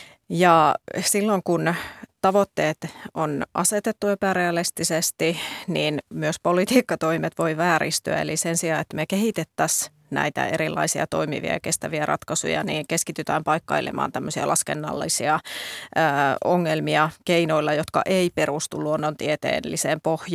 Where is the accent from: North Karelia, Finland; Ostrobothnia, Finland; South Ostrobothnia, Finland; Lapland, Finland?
Lapland, Finland; itse tulen Lapista ja meillä on todella pitkät välimatkat